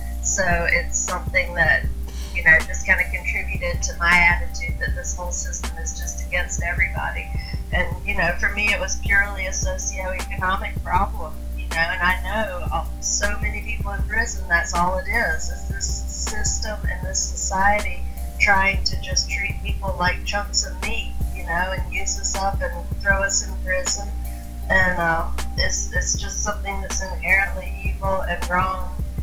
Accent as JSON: {"language": "English", "region": "the South", "country": "United States", "tie": "born or raised there", "said": "I grew up poor in the South in a trailer park"}